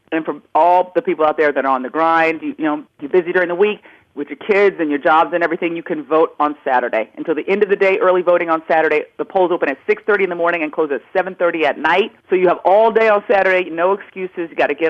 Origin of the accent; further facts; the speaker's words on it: United States; all of the opportunity that I was given being an American